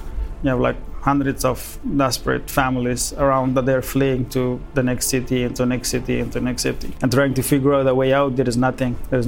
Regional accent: Afghanistan; On the TV from my hometown, it's 3 or 3:30.

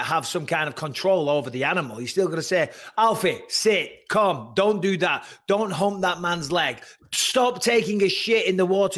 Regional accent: England, United Kingdom; now in California, United States; Because around here in California, because like growing up in England, I always had my dog off the lead.

